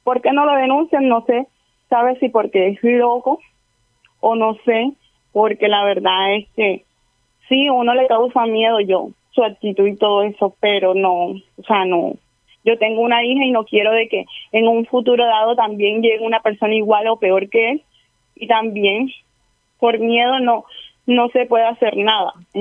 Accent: Candelaria, Atlántico, Colombia; Soy del municipio de Candelaria Atlántico.

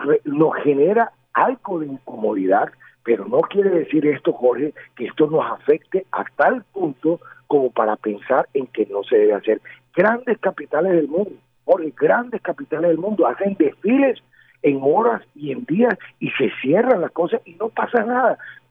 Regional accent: Barranquilla, Atlántico, Colombia; como barranquilleros, como empresarios de nuestra ciudad

